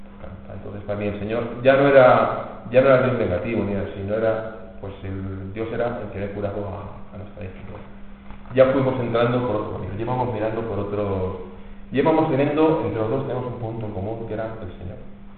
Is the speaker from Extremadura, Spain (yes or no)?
no; Madrid, Community of Madrid, Spain; me trasladamos para Madrid, yo soy de Madrid